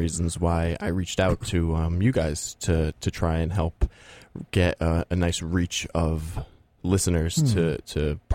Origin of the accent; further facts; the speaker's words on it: New Jersey, United States; I'm from New Jersey originally